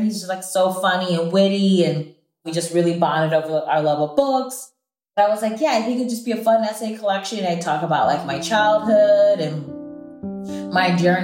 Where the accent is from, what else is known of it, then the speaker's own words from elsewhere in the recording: Midwest, United States; Because I'm from the Midwest. Everything is well done.